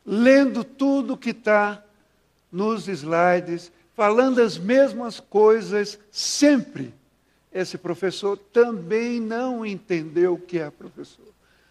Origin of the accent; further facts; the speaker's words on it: Maceió, Alagoas, Brazil; now in Curitiba, Brazil; Quando eu vim pela primeira vez em Curitiba, sou de Maceió, Alagoas, estou aqui há 21 anos